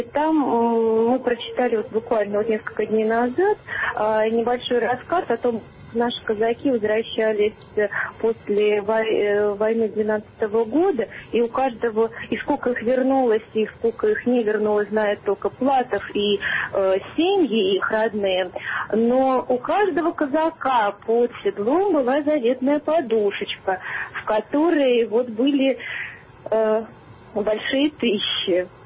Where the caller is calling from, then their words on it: Moscow, Russia; Здравствуйте, я звоню из Москвы.